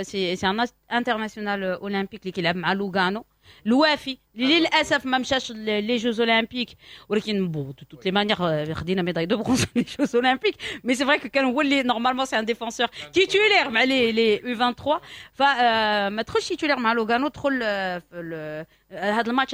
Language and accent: Arabic; Morocco; حنا مغاربه كنقولوا هذا المعطى